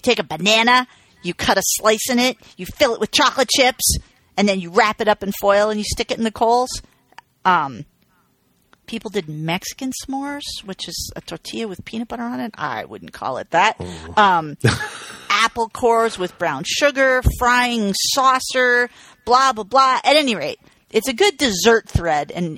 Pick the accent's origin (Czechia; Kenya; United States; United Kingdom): United Kingdom; England; I'm from England.